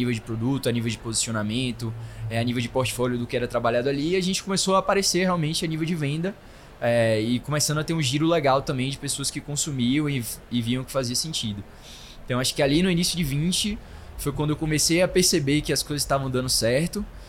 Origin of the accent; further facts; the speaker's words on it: Salvador, Bahia, Brazil; Voltei para Salvador, para minha terra natal, já voltei.